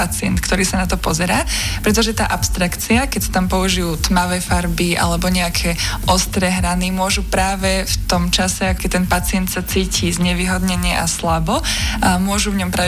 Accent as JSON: {"language": "Slovak", "region": "Žilina Region", "country": "Slovakia", "said": "ja som z Liptova, čiže blízke sa nám aj tie regióny."}